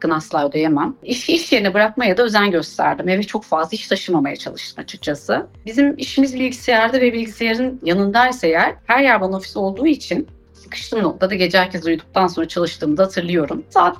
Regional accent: Gaziantep, Turkey; born there; Ben de Gaziantep doğumluyum.

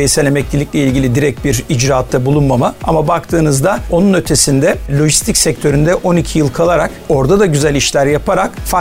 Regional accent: Ankara, Turkey; also born or lived in Mardin / Istanbul; 1969 Kasım Mardin doğumluyum. İlk orta lise öğrenimimi Ankara'da tamamladım.

